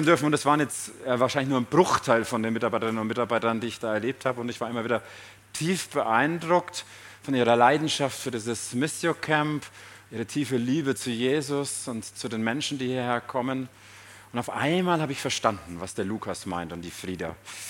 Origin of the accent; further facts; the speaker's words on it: Schweinfurt, Bavaria, Germany; aber ich bin in Schweinfurt aufgewachsen, also nicht weit weg von hier.